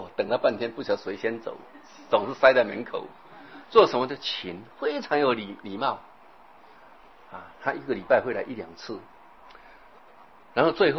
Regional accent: China; 在我们中国啊，年高得重就会称长则了

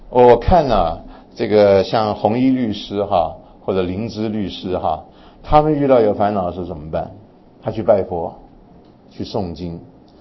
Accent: China; 因为我们在我们中国人的哲学思想里头呢，就只有你我他对立的一个我

